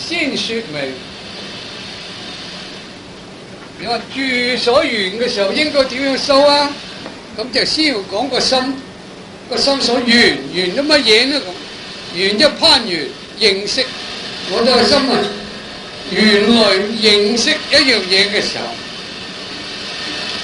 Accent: China; 日本式的坐法呢，我哋中國人個腳好辛苦嘅

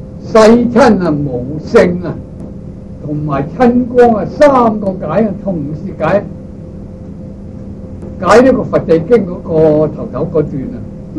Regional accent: China; 我哋中國人咧

